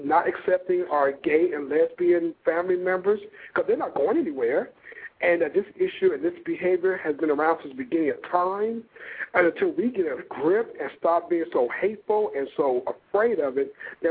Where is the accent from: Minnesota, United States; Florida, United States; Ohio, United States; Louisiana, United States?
Ohio, United States; Springfield; Yeah. I grew up in Springfield. That's where I grew up.